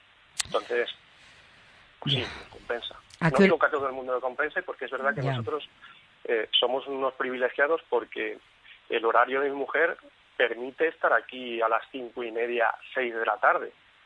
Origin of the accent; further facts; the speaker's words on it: Valladolid, Castile and León, Spain; nosotros somos de aquí de Valladolid y siempre hemos querido vivir aquí.